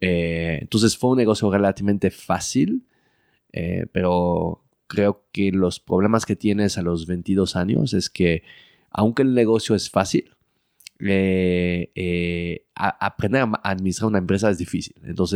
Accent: Belgium; Pues crecí normal, o sea, en Bélgica todo bien hasta que Pues estudié la universidad en Bélgica

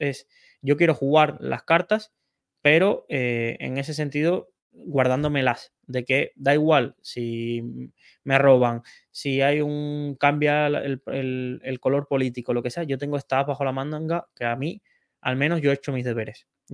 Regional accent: Cuba; now in Spain; me siento español porque mi abuelo era español. Y vamos, mis hijos nacerán en españoles, y yo he vivido casi ya un tercio de mi vida en España comparado con lo que viví en Cuba

